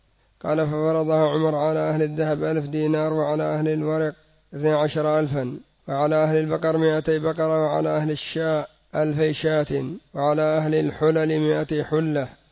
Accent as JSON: {"language": "Arabic", "country": "Yemen", "said": "الآن دية الميت يعني ربما ما تبلغ 20,000 ريال سعودي عندنا في اليمن"}